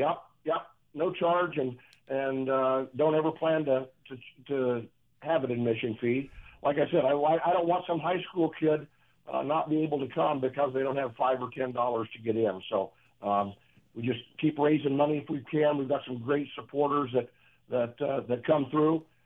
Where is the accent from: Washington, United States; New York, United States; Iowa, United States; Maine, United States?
Iowa, United States; Columbus Junction; And we had a hurdle clinic a few weeks ago in my hometown of Columbus Junction.